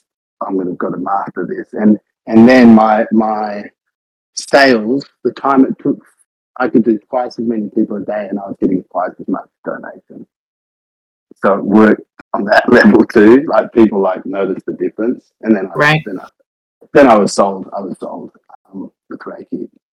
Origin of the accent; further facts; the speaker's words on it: Australia; born or raised there; also born or lived in Ghana / Wales